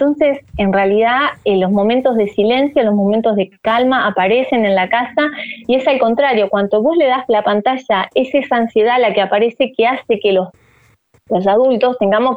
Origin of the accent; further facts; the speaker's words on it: Argentina; Del mundo, a nivel mundial, somos Argentina, el país número uno